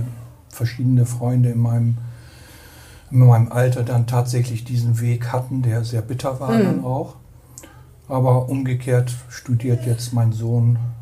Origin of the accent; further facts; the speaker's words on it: Lemwerder, Lower Saxony, Germany; born there; Also ich bin in Lemwerder geboren, als sechstes Kind eines Elektromeisters.